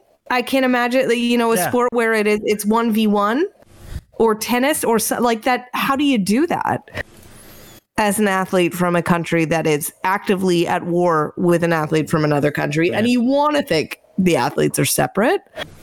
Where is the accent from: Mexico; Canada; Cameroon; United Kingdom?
Canada; Markham, Ontario; I believe Jamal Murray is from my hometown as well.